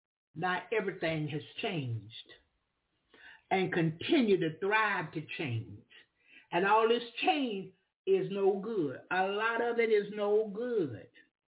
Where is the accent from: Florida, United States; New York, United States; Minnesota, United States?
Florida, United States; I'm from Florida